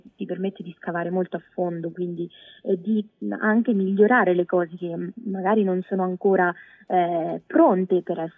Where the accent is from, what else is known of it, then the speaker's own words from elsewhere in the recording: Marche, Italy; born there; è ovvio che sono nata qui nelle Marche